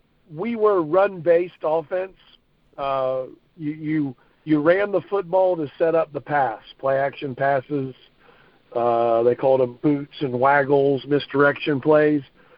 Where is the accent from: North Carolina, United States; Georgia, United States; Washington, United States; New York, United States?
Georgia, United States; Chamblee; from where I grew up in the Chamblee area inside the perimeter